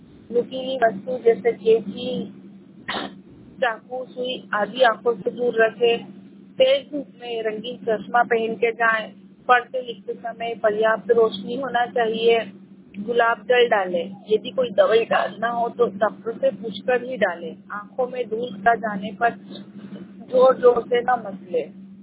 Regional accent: Mhow, Madhya Pradesh, India; मैं महू से हूँ, जिला इंदौर, तहसील महू।

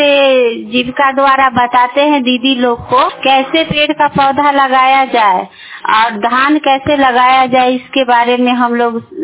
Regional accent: Digra, Bihar, India; हम दिगरा पंचायत से हैं

